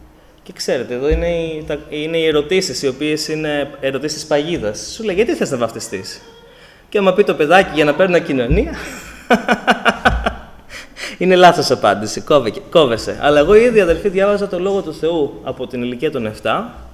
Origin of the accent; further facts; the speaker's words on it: Athens, Attica, Greece; το σόι της μητέρας μου είναι από την Κρήτη, αν και μεγάλωσα στην Αθήνα.